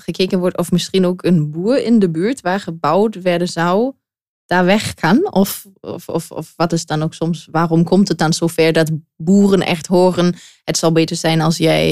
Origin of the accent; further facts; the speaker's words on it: Germany; Weil ich jetzt als Deutsche, die ja auch in den deutschen Medien arbeitet